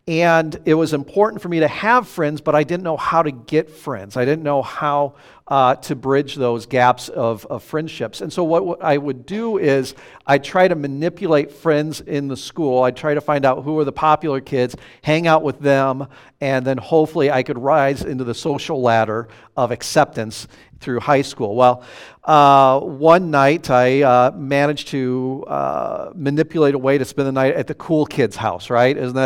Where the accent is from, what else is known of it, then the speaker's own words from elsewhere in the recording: South Bend, Indiana, United States; But I grew up in South Bend, Indiana.